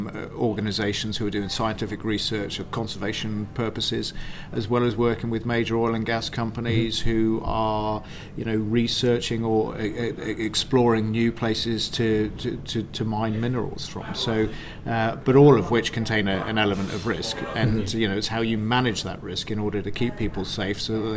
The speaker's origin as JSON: {"language": "English", "country": "Cyprus", "tie": "born or raised there", "said": "I think growing up in Cyprus during the 1970s was wonderful."}